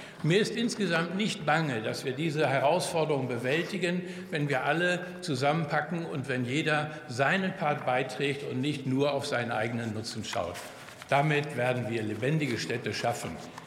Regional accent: Cologne, North Rhine-Westphalia, Germany; Ich komme aus Köln und ich weiß, wie die Situation der Corona in den Innenstädten und in unseren Läden für Konsequenzen gesorgt hat.

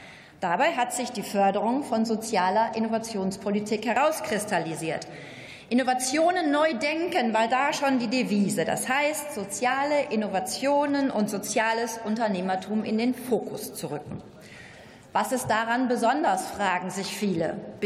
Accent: Dortmund, North Rhine-Westphalia, Germany; aus meiner Heimatstadt Dortmund

